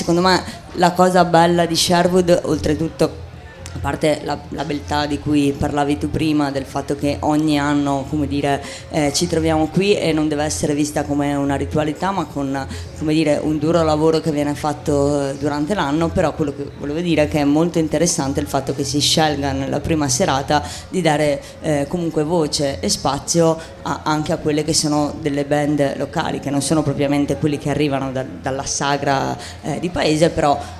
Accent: Padua, Veneto, Italy; Beh sì, sono di Padova.

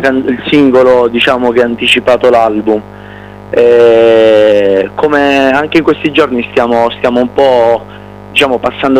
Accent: Foggia, Apulia, Italy; Noi siamo pugliesi, siamo di Foggia.

